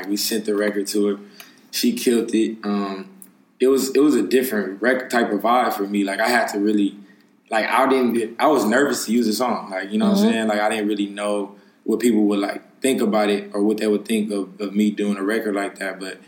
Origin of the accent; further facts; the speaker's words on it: West Coast, United States; You know, we come from two different sides of the world. She's from the Midwest, I'm from the West Coast.